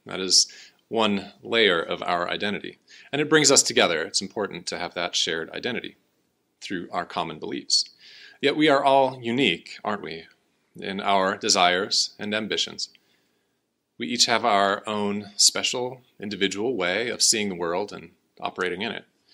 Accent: Wisconsin, United States; born there; now in Colorado, United States; I was born in Wisconsin. I'm a Packer fan. I always will be. And I will always consider Wisconsin home, even though I happily reside here in Colorado, one of the most beautiful places on the planet.

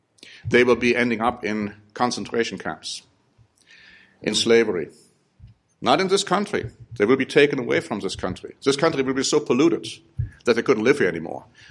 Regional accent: United States; The American people in particular, and I am an American too

